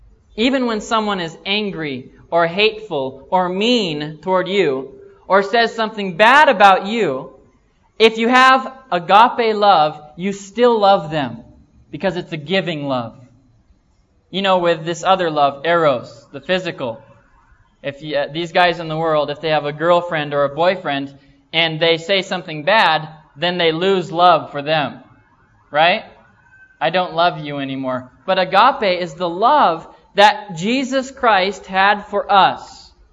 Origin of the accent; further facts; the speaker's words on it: United States; I'm from America and I only speak one language, American. It's not even proper English, amen?